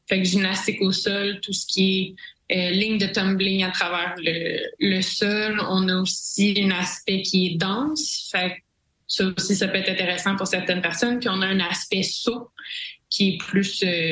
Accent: Granby, Quebec, Canada; also born or lived in Saint-Hyacinthe / Ottawa; now in Sherbrooke, Canada; En fait, moi, je suis née à Saint-Hyacinthe, j'ai grandi à Granby, j'ai fait mon université à Ottawa, puis je suis rendue à Sherbrooke, fait que je me promène beaucoup. J'ai 29 ans

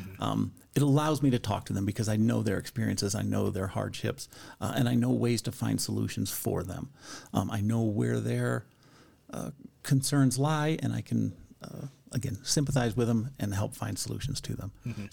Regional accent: Colorado, United States; I am the person I am today because of growing up in Colorado

